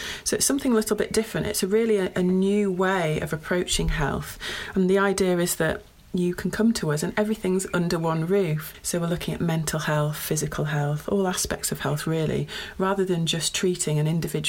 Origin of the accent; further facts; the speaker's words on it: Pickering, Yorkshire and the Humber, United Kingdom; So I actually grew up in Yorkshire. I grew up in Pickering, not far down the road from Harrogate.